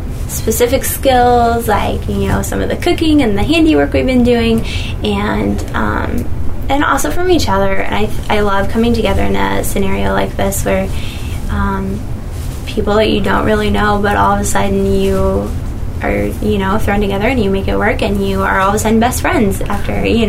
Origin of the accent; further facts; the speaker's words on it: Jacksonville, Illinois, United States; now in Chicago, United States; I am from Jacksonville, Illinois, which is central Illinois.